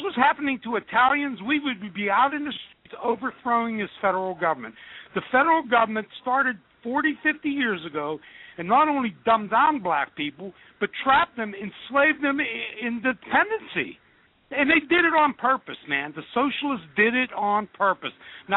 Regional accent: Aliquippa, Pennsylvania, United States; born there; now in Youngstown, United States; Hey, I'm calling from Youngstown. I tell you what, I was born in Aliquippa, Pennsylvania. I'm a 62-year-old white male.

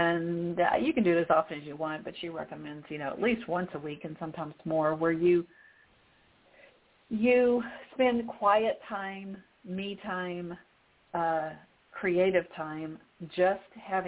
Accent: Little Rock, Arkansas, United States; moved away as an adult; I was an infant when I moved to Little Rock, Arkansas. I was raised in Little Rock

